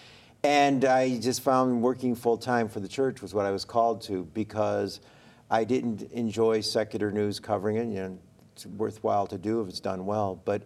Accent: Detroit, Michigan, United States; Being that was just very much a part of my life, growing up in Detroit and in a big Catholic family and being one of the younger ones.

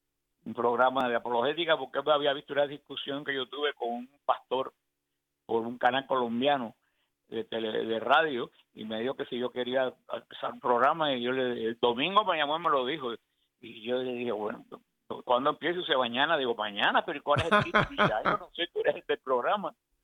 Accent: Cuba; Mi familia, una familia muy católica, y yo nací en la Cuba comunista

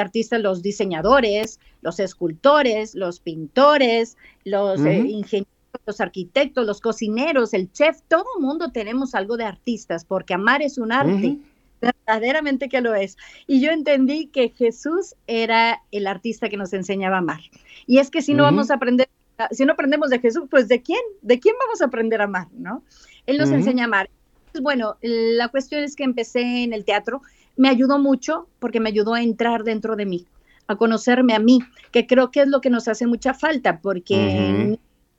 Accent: Monterrey, Nuevo León, Mexico; soy de Monterrey, Nuevo León, el norte de México.

